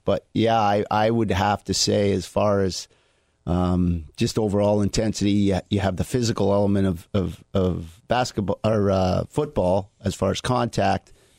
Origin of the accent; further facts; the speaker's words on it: Simcoe, Ontario, Canada; also born or lived in New Jersey / New York; I'm from Simcoe, Ontario, south of Toronto.